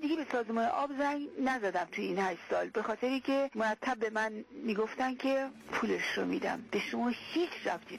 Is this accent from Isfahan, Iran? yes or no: no; Abadan, Khuzestan, Iran; چون بچه آبادانم هستم و اتفاقا از همکارای صدا و سیما هم هستم